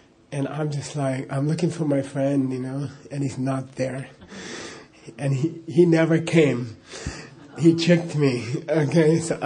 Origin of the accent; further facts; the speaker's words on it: Arizona, United States; also born or lived in Los Angeles; So, I grew up in Arizona. I was born in L.A., grew up in Arizona.